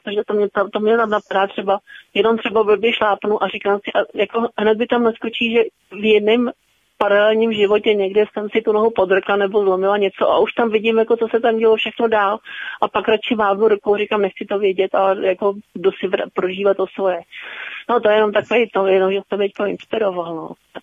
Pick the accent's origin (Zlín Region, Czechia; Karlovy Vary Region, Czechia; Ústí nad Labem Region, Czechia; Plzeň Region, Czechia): Karlovy Vary Region, Czechia; Západní Česí, okolo Mariánek.